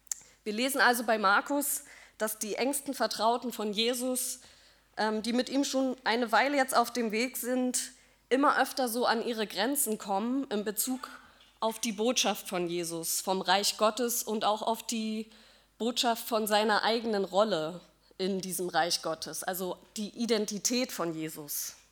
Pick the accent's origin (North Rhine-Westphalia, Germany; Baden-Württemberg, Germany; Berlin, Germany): Berlin, Germany; ich bin hier aufgewachsen in Lichtenberg